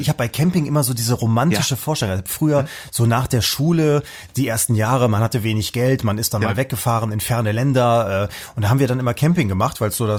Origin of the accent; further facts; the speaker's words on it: West Germany, Germany; aufgewachsen im Westen